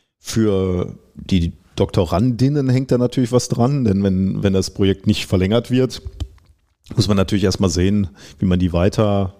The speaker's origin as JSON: {"language": "German", "region": "North Rhine-Westphalia", "country": "Germany", "said": "ich komme aus dem Ruhrgebiet."}